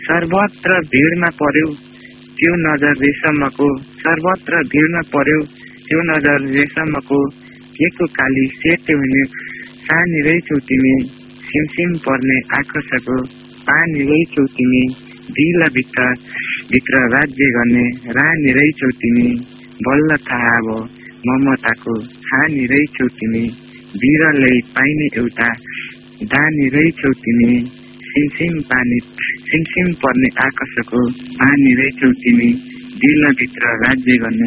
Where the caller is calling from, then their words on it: Saljandi, Lumbini Province, Nepal; सालजन्डीबाट